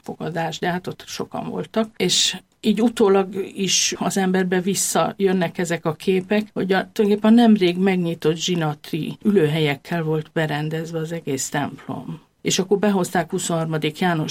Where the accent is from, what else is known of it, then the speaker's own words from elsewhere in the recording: Sudan; egy nagyon konszolidált időszak volt ez az ország számára, tehát Szudán számára, ideális körülmények között nőttem föl, de nagyon zárt közegbe.